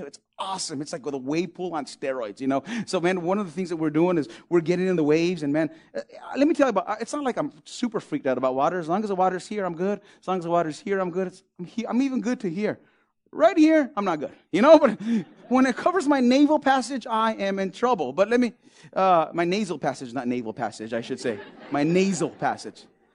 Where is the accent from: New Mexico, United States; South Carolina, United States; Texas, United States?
New Mexico, United States; But we failed to realize, because, man, I grew up in New Mexico. Man, I grew up in the hood.